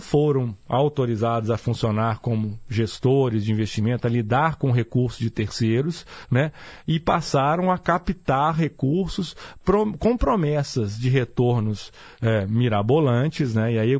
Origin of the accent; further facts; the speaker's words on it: Minas Gerais, Brazil; a gente é mineiro, a gente é desconfiado